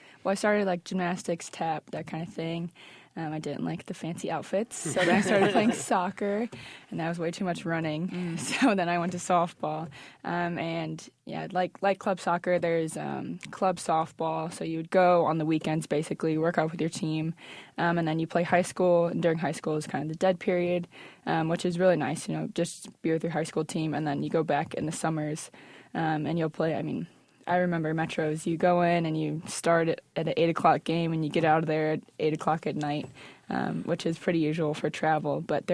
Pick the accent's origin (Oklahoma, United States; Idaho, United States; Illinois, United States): Illinois, United States; Forest Park; also born or lived in Glen Ellyn; Yes, I grew up in Forest Park, and then I moved to Glen Ellen during high school.